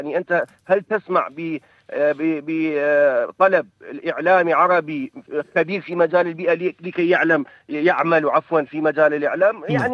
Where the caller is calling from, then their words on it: Iraq; استاذ انا من العراق